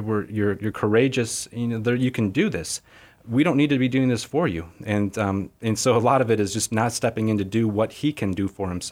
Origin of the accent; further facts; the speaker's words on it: Wisconsin, United States; It's my home state.